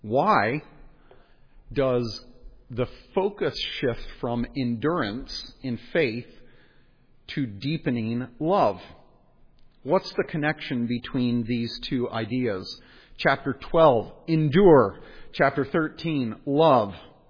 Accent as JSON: {"language": "English", "town": "Philadelphia", "region": "Pennsylvania", "country": "United States", "said": "Do you get that joke? I'm from Philly. I like the word."}